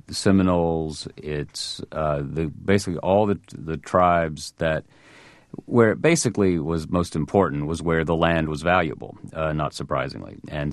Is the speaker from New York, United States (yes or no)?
no; Georgia, United States; quite near where I grew up in North Georgia